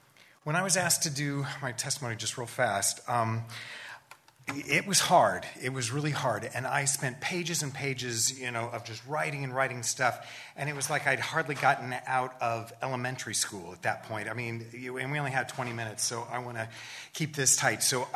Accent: Wichita, Kansas, United States; I grew up in Wichita, Kansas, and I'm the eldest of three boys my mother and father produced in less than 3 years.

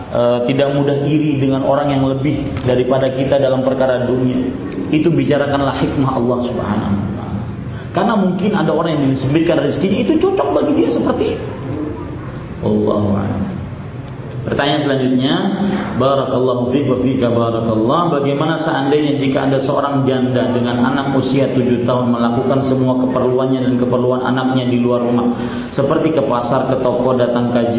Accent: Pamekasan, East Java, Indonesia; Seperti saya dari Pamekasan

